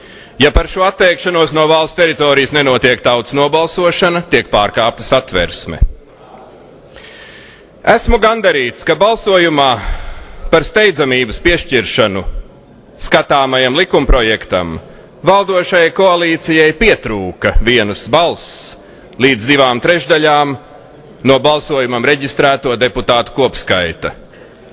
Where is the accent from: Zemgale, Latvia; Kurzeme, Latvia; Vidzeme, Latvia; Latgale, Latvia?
Latgale, Latvia; Rugātes kundze, es kā latgalietis ļoti lūdzu, nevelciet robežu garai viekstī.